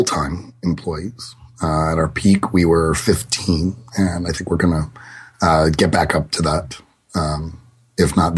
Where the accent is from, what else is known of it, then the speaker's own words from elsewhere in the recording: New York City, New York, United States; now in Bethesda, United States; I am from the New York City area originally.